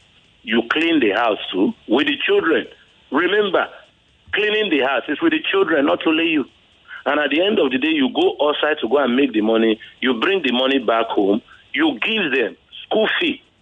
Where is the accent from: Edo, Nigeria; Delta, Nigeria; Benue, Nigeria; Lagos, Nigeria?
Delta, Nigeria; like I'm from Delta State